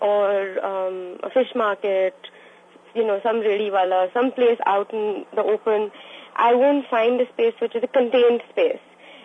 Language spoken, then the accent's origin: English; Delhi, India; Well, for starters, I am from Delhi